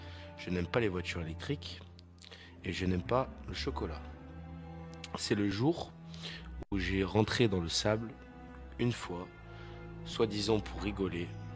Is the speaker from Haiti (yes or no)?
no; Spain; je suis espagnol.